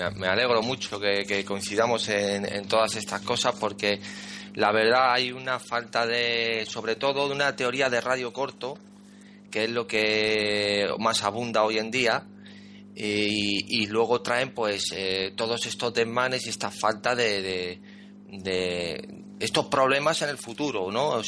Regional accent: Spain; yo vivo en España, me crié en España

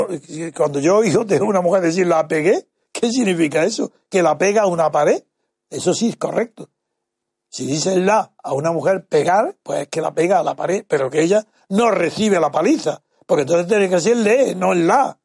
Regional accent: Granada, Andalusia, Spain; accent: Granada; now in Madrid, Spain; yo mismo llevo 70 años en Madrid y sigo con mi deje de Granada.

